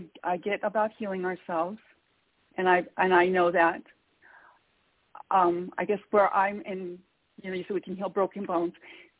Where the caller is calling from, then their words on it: Lewiston, Idaho, United States; I'm calling from Lewiston, Idaho.